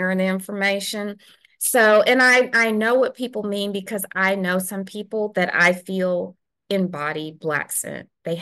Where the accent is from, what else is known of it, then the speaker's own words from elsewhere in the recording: Alabama, United States; born there; But my family isn't originally from Alabama. Well, some are, but we didn't. I ended up being born here, but we come from my other people come from somewhere else.